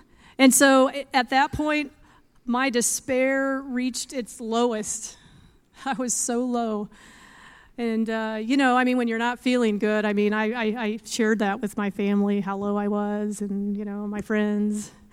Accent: Iowa, United States; I grew up in Iowa, little Mennonite, next to the Amish.

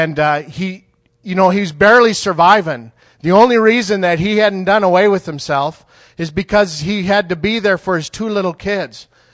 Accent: Canada; I'm a Canadian farm boy

